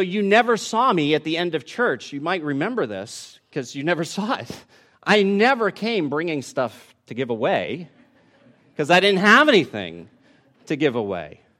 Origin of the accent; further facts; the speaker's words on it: Boston, Massachusetts, United States; now in California, United States; Now, I grew up in Boston. People gardened, kind of, you know.